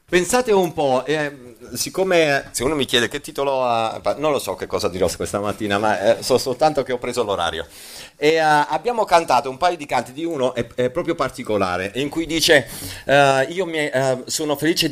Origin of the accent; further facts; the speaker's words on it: Naples, Campania, Italy; Io sono della parte intermedia perché sono nordisti, ci sono i siciliani, io sono napoletano, sono una parte un po' più al centro